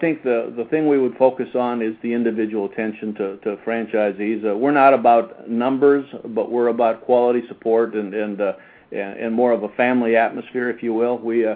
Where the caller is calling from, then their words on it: Taylor, Texas, United States; Taylor, Texas, which is right outside of Austin, Texas.